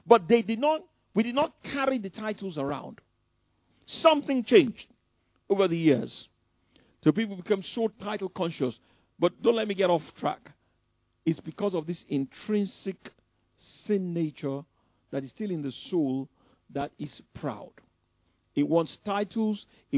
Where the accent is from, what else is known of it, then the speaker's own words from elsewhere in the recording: England, United Kingdom; You know, I just told him I came from England.